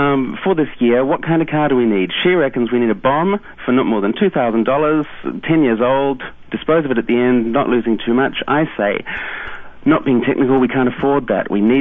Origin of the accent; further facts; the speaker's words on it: Melbourne, Victoria, Australia; now in Arlington, United States; From Melbourne, in the south.